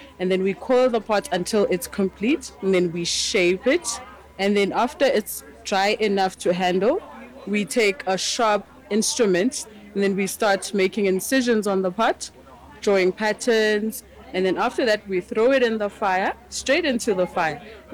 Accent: KwaZulu-Natal, South Africa; I'm from South Africa in a place called KwaZulu-Natal, and I'm from the Zulu tribe.

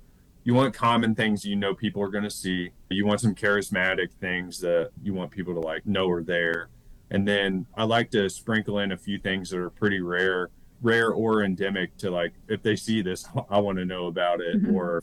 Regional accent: Indiana, United States; I grew up in Indiana.

